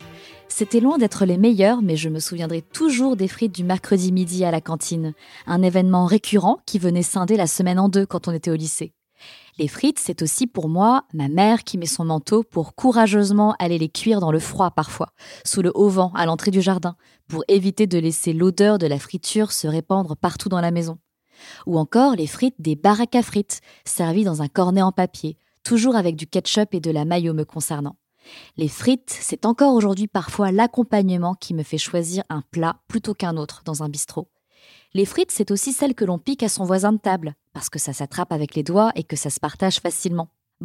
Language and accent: French; Lille, Hauts-de-France, France; lorsqu'on vient de Lille, comme c'est mon cas, ça connote le nord de la France